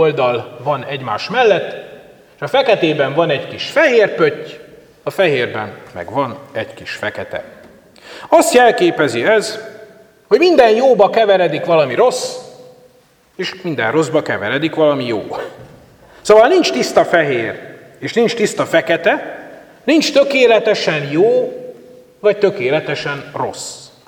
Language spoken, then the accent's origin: Hungarian; Békéscsaba, Békés, Hungary; Békéscsabán, ahol felnőttem